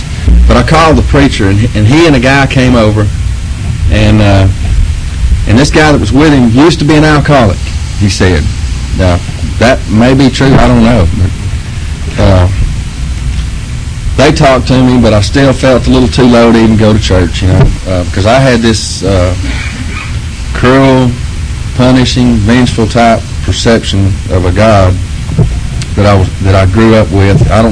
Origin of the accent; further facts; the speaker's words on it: Texas, United States; And they kind of slapped me around a little bit, and I told them I was from Texas.